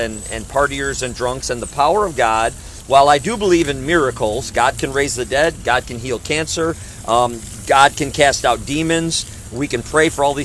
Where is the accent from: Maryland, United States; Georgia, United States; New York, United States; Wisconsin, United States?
Wisconsin, United States; We go down because we're from Wisconsin originally.